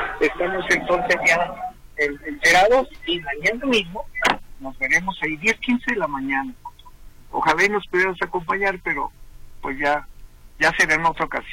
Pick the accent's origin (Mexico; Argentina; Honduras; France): Mexico; Guadalajara, Jalisco; vamos a irnos al pasito, como se dice aquí en mi pueblo